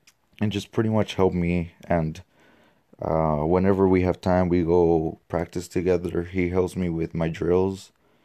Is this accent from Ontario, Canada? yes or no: no; Burnaby, British Columbia, Canada; born there; my background is Colombian, but I was born on October 3rd of 2001 in Burnaby, making me the first Canadian born in my whole entire family